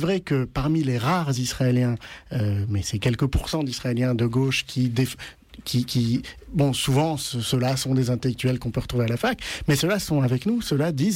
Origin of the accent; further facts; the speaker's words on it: France; nous, en tant que Français, qu'on est très content qu'un pays boycotte l'État français